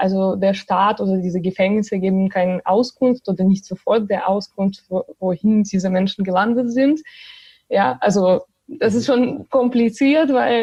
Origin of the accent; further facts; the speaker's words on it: Belarus; moved away as an adult; now in Germany; Also erstmal, ich komme selber aus Belarus und ich wohne zwar seit 6 Jahren in Deutschland und habe hier so Bachelorabschluss gemacht